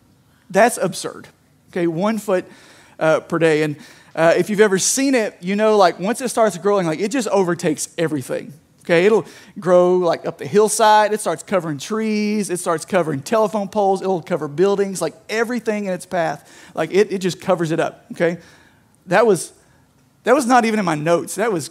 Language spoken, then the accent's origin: English; Somerset, Kentucky, United States; I'm from Somerset, which I was thinking earlier, a lot of people here think Somerset's Eastern Kentucky. Somerset is not Eastern Kentucky. But I have decided, like, Somerset's Middle Eastern Kentucky.